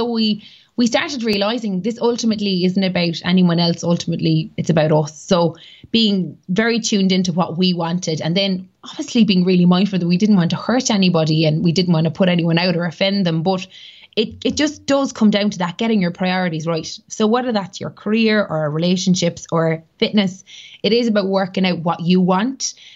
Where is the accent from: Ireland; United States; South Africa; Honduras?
Ireland; Cork, Munster; moved away as an adult; now in Dublin, Ireland; And I moved from Cork to Dublin. Dad would probably say that was one of the biggest decisions that I ever made, because he can't understand why anybody would want to leave Cork.